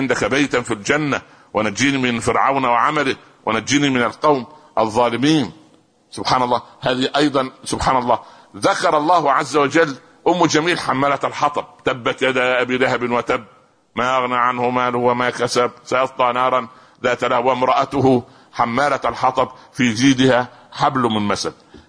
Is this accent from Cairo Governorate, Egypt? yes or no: no; Minya Governorate, Egypt; born there; مدينة اسمها البهنسة قريبة من قريتي التي ولدت فيها 50 كيلو متر.